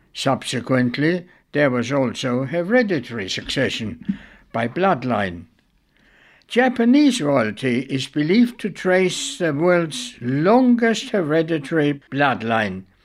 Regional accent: United Kingdom; As a British subject, I allow myself to question whether this is applicable in the 21st century.

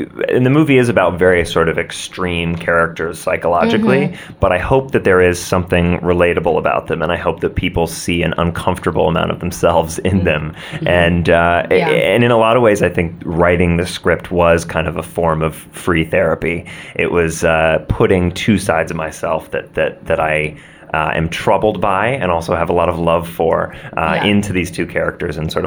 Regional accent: St. Louis, Missouri, United States; now in New York, United States; I grew up in St. Louis, Missouri. I've been living in New York for a while now

